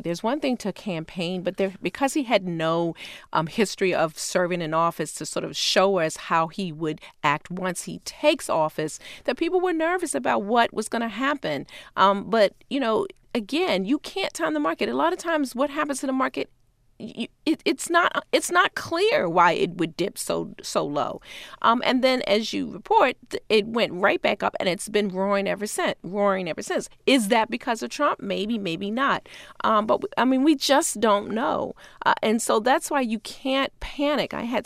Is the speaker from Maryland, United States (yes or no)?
yes; Baltimore, Maryland, United States; I'm so glad to be here because Baltimore is my hometown.